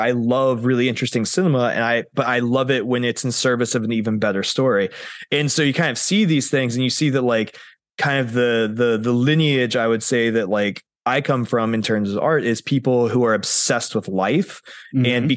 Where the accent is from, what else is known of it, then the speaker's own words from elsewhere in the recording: Wheeling, West Virginia, United States; also born or lived in Montana / Soviet Union; I was born in Montana originally, then I moved to the Soviet Union, and I did most of my growing up though in West Virginia, but it was like coal country area. So like Wheeling